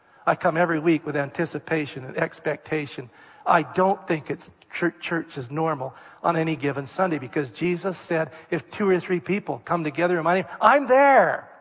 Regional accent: Red Deer, Alberta, Canada; And we said, we're from Red Deer, Alberta, Canada. Never been to Yankee Stadium.

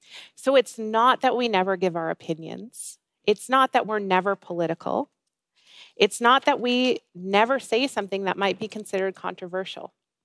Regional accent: United States; my country, I'm from the States, we had a little election.

